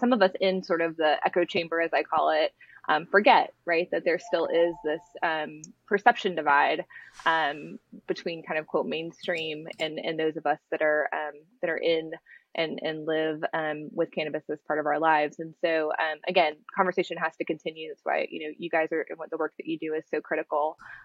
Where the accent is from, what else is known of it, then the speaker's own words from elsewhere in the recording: Jacksonville, Florida, United States; I grew up in Jacksonville in Duval County. So shout out to all my Jacksonville folks out there.